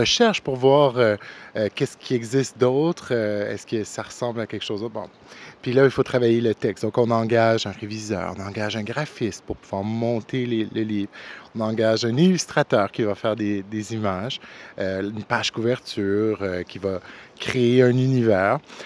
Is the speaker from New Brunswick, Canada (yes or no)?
yes; Moncton, New Brunswick, Canada; Je viens de Moncton, donc j'essaie de venir le plus souvent que je peux à Halifax, j'adore.